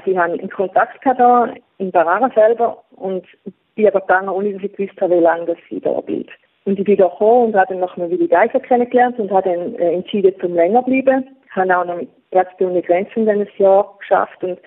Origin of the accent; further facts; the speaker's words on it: Switzerland; so wie bei uns in der Schweiz, da tut man eigentlich von den Eltern ein bisschen fernhalten.